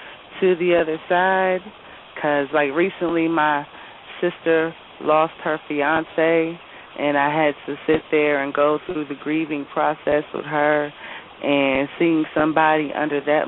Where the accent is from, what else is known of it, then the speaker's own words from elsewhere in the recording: North Carolina, United States; I am from North Carolina.